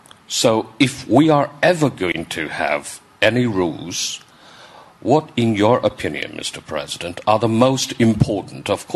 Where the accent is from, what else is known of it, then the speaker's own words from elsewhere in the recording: Shanghai, China; from Shanghai, China.